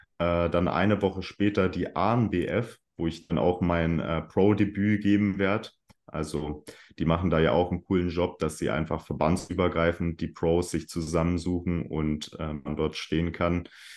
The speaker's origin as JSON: {"language": "German", "region": "Berlin", "country": "Germany", "tie": "born there", "lives_now": "Hamburg, Germany", "said": "Also ich bin gebürtiger Berliner, aber ich wohne jetzt seit 3 Jahren wegen meinem Studium auch in Hamburg."}